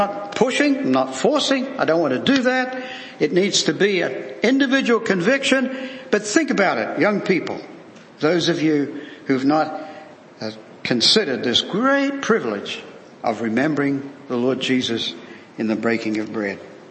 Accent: Christchurch, Canterbury, New Zealand; when I was growing up in Christchurch, New Zealand, which was the place where they had those massive earthquakes, and nearly 300 people lost their lives

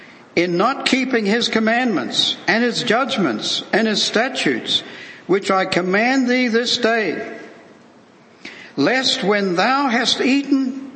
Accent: Christchurch, Canterbury, New Zealand; when I was growing up in Christchurch, New Zealand, which was the place where they had those massive earthquakes, and nearly 300 people lost their lives

